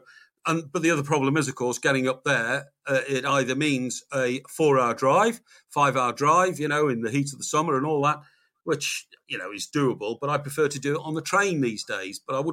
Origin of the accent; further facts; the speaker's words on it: Chester, North West England, United Kingdom; I'm going to try and get up to Chester Chester, my hometown. I love going back to Chester